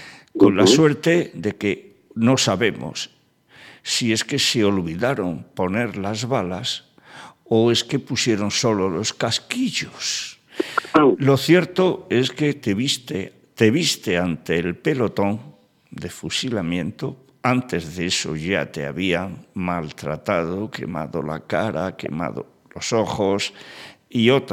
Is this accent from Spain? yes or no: yes; Almería, Andalusia, Spain; además de paisano, porque yo soy almeriense, como todos sí, ustedes saben, y él también.